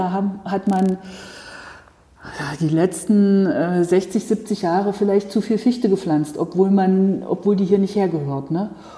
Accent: Erfurt, Thuringia, Germany; also born or lived in Weimar; In Erfurt und Umgebung. Also in Erfurt, ich bin in Weimar mal in die Schule gegangen, wo ich kleiner war. Meine Eltern haben dort auch gewohnt. Dann sind wir hierher gezogen.

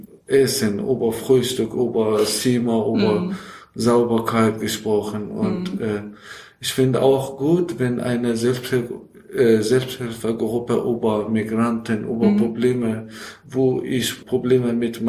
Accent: Iran; German is a second language; weil ich komme aus Iran, Afghanistan, wir haben Kriegprobleme

